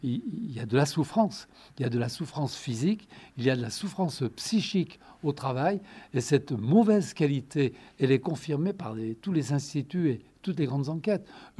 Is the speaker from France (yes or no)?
yes; France; Chez nous, en France, on n'a pas cela.